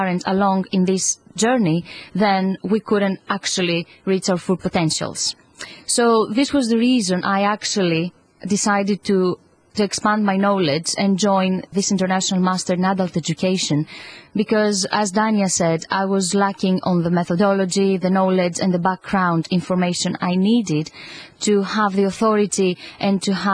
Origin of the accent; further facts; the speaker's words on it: Greece; English is a second language; I'm originally from Greece, and I'm really glad to be part of this international group